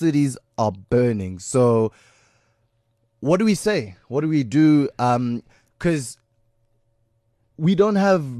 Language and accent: English; Pretoria, Gauteng, South Africa; That's that Pretoria sound, dog. Because, like, I'm from Pretoria, Sunnyside. What? Gangsters and drugs. That's what it was all about in Sunnyside.